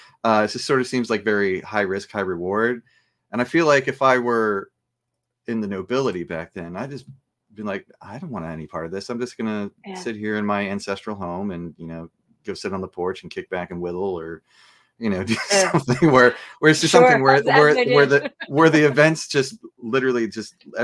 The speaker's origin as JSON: {"language": "English", "region": "New Jersey", "country": "United States", "said": "I I'm from Jersey. I grew up playing hockey and, you know, been a huge hockey fan my whole life."}